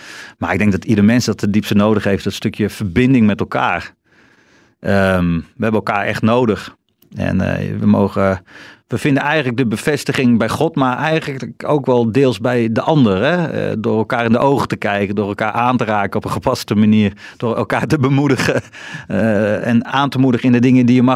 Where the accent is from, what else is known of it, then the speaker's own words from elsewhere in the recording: North Brabant, Netherlands; Nee, ik kom uit Brabant helemaal.